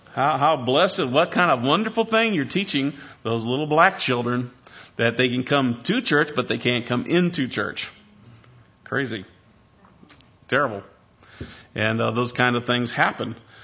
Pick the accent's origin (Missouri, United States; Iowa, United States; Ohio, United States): Iowa, United States; I'm from Iowa. I know something about piggies.